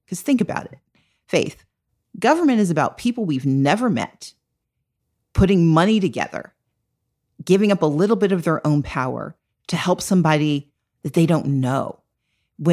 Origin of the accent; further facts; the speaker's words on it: Mississippi, United States; now in Georgia, United States; I live in Georgia now. We live in Georgia, but we're originally from Mississippi.